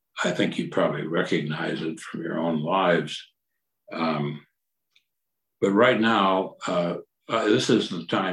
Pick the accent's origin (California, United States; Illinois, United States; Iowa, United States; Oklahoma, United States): Iowa, United States; I began to feel that compulsion as a boy growing up in Iowa